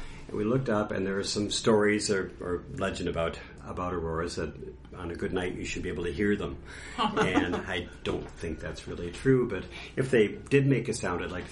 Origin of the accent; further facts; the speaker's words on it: La Crosse, Wisconsin, United States; born there; I was born in La Crosse, Wisconsin, and my mother was from that area. My father was from Maine, Lebec, Maine.